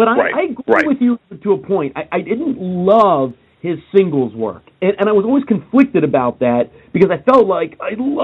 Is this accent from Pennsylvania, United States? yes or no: yes; Pennsylvania, United States; I grew up in Pennsylvania near Hershey